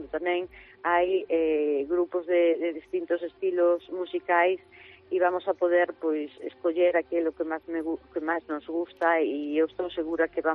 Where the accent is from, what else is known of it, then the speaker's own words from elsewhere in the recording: Lugo, Galicia, Spain; gusta nosa participar aos que somos de Lugo